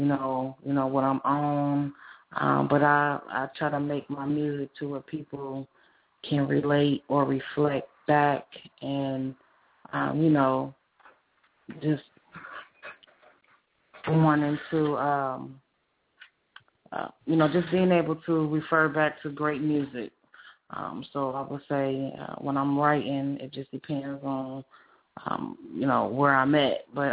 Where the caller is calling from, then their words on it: Cincinnati, Ohio, United States; I'm calling from Cincinnati, Ohio, 513, where I reside.